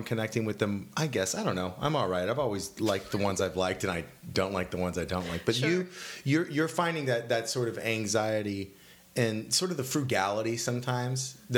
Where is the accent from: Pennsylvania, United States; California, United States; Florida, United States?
California, United States; Stockton; Stockton.